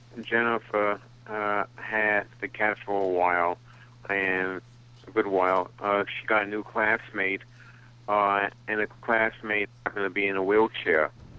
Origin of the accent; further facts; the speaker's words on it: New York City, New York, United States; I'm living in New York. I've been living in the Bronx all my life.